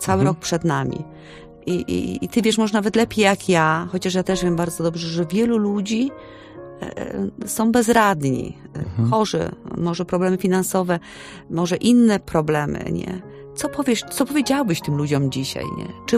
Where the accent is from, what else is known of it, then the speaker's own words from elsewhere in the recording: Silesian Voivodeship, Poland; jestem Ślązaczką